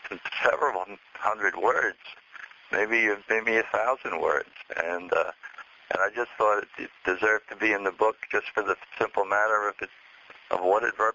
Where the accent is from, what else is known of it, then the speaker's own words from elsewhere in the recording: Brooklyn, New York, United States; I grew up in Brooklyn, and everybody assumes I was a Dodger fan